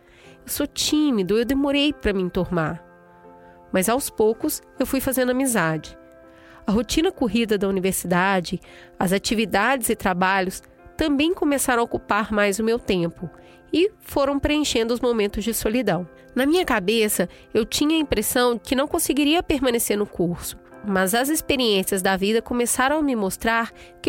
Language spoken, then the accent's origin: Portuguese; Piauí, Brazil; tenho 21 anos. Eu sou piauiense com muito orgulho.